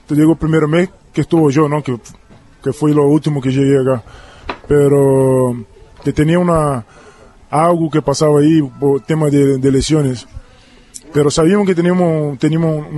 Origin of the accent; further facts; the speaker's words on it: Uruguay; yo que también me incluyo como los uruguayos que hace tiempo que estoy y que ya conozco la liga un poquito.